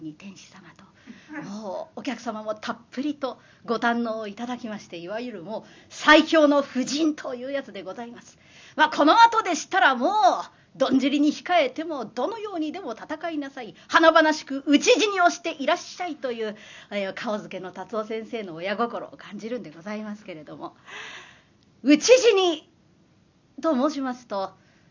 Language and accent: Japanese; Kitakyushu, Fukuoka, Japan; 私のふるさとというのは福岡県の北九州市でございまして、源平の最後の戦場壇の浦はすぐそば、子供の頃から親しみがございます。